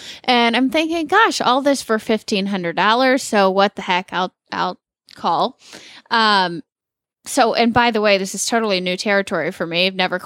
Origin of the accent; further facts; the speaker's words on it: South Carolina, United States; accent: southern; I grew up in South Carolina.